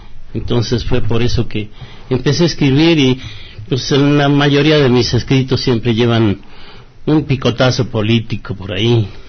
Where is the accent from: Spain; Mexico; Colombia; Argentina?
Mexico; Acámbaro, Guanajuato; yo vengo del estado de Guanajuato, de Acámbaro, Guanajuato